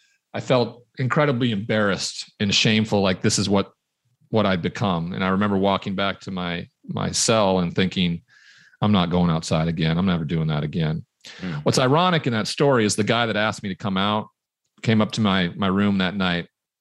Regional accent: Montana, United States; Growing up in Montana in locker rooms, I never heard somebody say, I'm really hurting here.

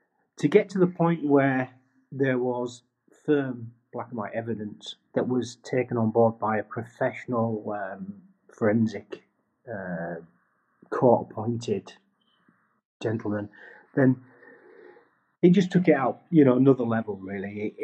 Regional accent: Yorkshire and the Humber, United Kingdom; Being a Yorkshireman

